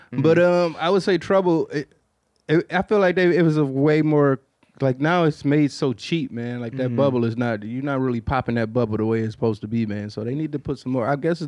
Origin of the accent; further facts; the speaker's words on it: Queens, New York, United States; I grew up in Queens, New York.